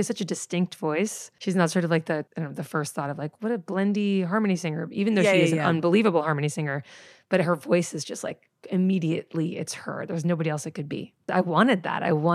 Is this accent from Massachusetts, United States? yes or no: yes; Boston, Massachusetts, United States; like you, I grew up in Boston and didn't really know many Republicans until I was like in my 20s.